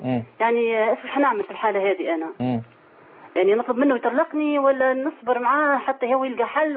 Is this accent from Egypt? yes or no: no; Tunisia; اما احنا في تونس الشرع ما يعطيني يخليش ياخذ زوج نساء.